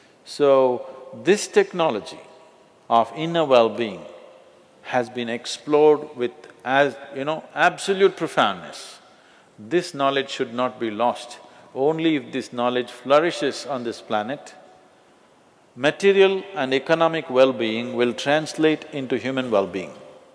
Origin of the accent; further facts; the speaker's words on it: India; born there; I'm not saying this being biased that I'm born in India, so I have to boo-boo-boo.